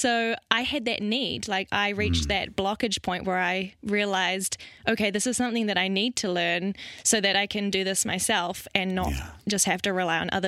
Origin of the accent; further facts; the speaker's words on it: New Zealand; moved away; So I moved from New Zealand to Europe a couple of years ago.